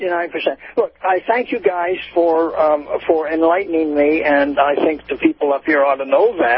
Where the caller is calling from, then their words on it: Jasper, Florida, United States; from Jasper, North Florida.